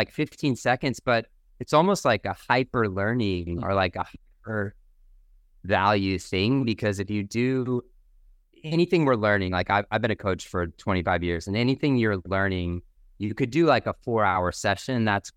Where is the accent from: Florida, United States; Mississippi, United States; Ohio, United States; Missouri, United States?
Missouri, United States; Washington; now in California, United States; But I grew up in the Midwest. I grew up in a small town in Missouri, like 10,000 people. Actually, our town, Washington, Missouri, was featured on 60 Minutes as Small Town America.